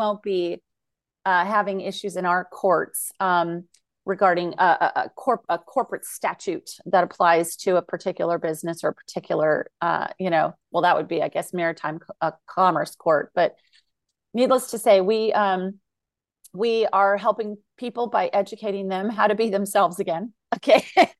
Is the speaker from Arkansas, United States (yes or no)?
no; California, United States; born there; So I was born on California, and not only did I become a woman again, thank God, but I also became a Californian.